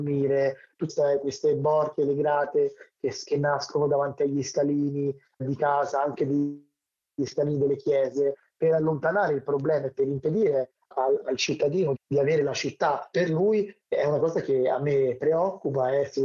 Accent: Rome, Lazio, Italy; born or raised there

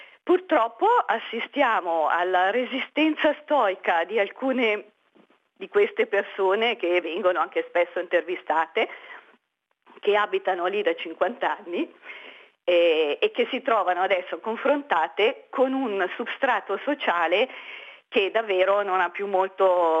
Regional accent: Chiasso, Ticino, Switzerland; Io sono di Chiasso, quindi conosco la via Odescalchi da sempre

